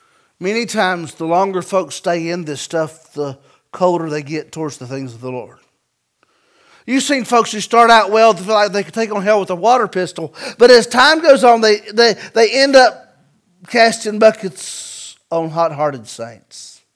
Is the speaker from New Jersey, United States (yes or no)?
no; North Carolina, United States; Now, we're from North Carolina. In my opinion, the greatest state in the Union.